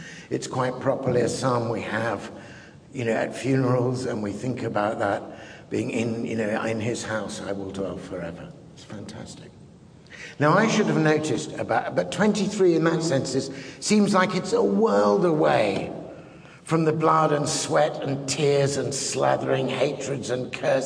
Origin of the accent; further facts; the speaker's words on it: England, United Kingdom; also born or lived in Scotland; Now, I was brought up in England and in Scotland